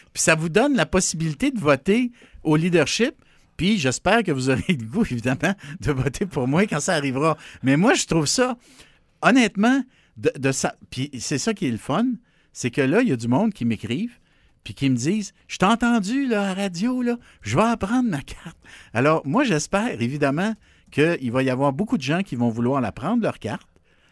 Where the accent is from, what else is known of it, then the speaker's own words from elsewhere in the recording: Quebec, Canada; Tu sais, je suis un Québécois...